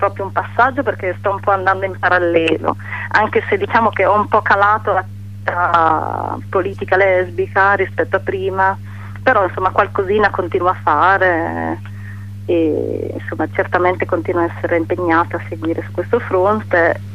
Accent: Pesaro, Marche, Italy; also born or lived in Bergamo / Bari / Milan; now in Bologna, Italy; sono cresciuta a Pesaro, diciamo, nel senso che sono nata per caso in provincia di Bergamo, e però sono cresciuta a Pesaro, quindi mi ritengo di lì, diciamo, e ho un po' girato, ho vissuto a Bari, ho vissuto a Milano, insomma adesso sono tornata a Bologna dal 2002 più o meno.

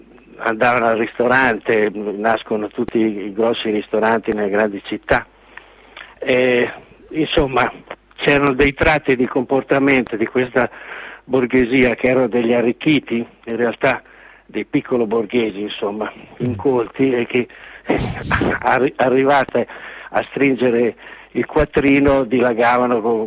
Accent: Senigallia, Marche, Italy; born there; Io poi sono nato a Senigallia

